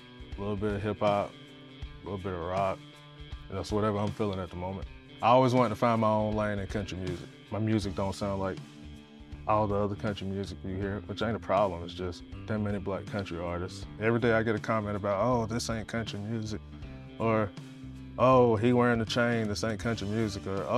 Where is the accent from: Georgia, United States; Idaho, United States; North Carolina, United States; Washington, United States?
Georgia, United States; Willacoochee; I'm from Willacoochee, Georgia. It's a population of like 1,200.